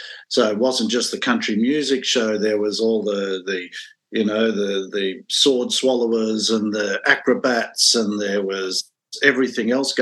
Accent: Rockhampton, Queensland, Australia; born there; I was born in Rockhampton in Queensland while my parents … were on tour.

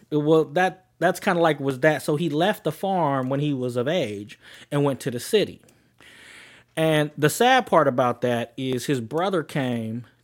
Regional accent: Oakland, California, United States; And growing up, I grew up in East Oakland

